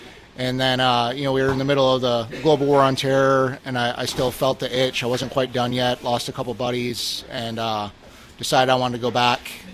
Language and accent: English; Flint, Michigan, United States; I'm from Flint, Michigan originally. Grew up around blue collar, General Motors town.